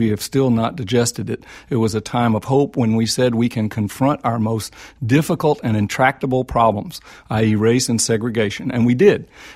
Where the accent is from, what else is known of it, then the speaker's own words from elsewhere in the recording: the South, United States; When I grew up in the South, Republicans meant Yankee.